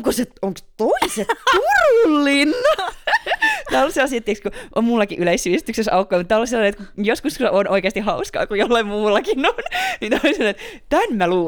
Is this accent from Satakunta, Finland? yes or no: yes; Pori, Satakunta, Finland; mä tuun itse länsirannikolta, vaikka mä oon Porista enkä Turusta.